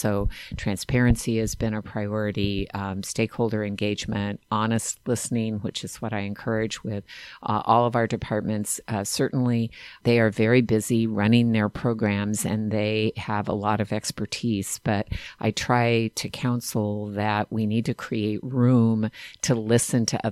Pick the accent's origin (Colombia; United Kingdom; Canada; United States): United States; California; We grew up in Kings County, but we moved back to Tulare County, which is a very Republican part of California.